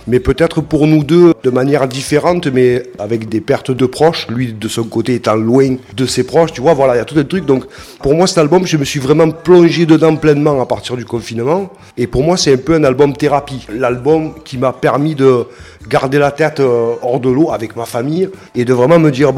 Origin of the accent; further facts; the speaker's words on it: Port-de-Bouc, Provence-Alpes-Côte d'Azur, France; On a grandi ensemble au Comte à Port-de-Bouc